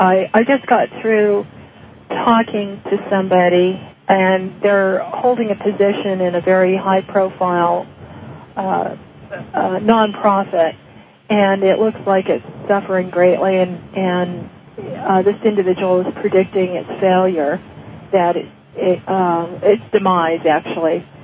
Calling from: Tucson, Arizona, United States

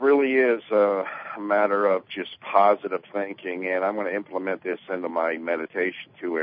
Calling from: Tampa Bay, Florida, United States; I'm calling from Florida, Tampa Bay.

